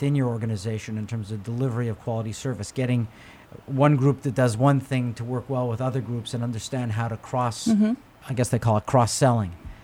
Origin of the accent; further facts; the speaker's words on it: Quebec, Canada; accent: English Quebec; Look, I've tried to lose my English Quebec accent when I first cam